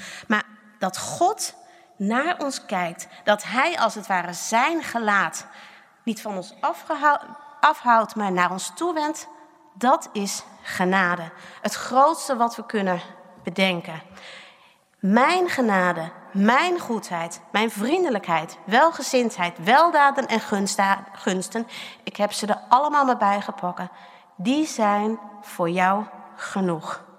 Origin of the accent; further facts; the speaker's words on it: Gelderland, Netherlands; Ik kom van de Veluwe. Dat weet u.